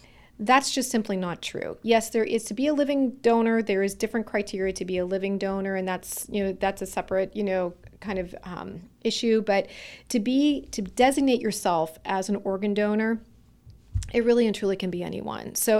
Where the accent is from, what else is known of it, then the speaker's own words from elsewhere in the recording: Erie, Pennsylvania, United States; I was born and raised here in the Erie community, and I am very vested in, you know, our population here